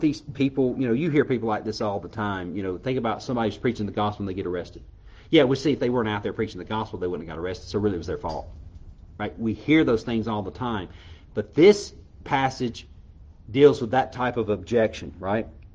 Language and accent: English; Mississippi, United States; I'm from Mississippi and all these great things about Mississippians, right?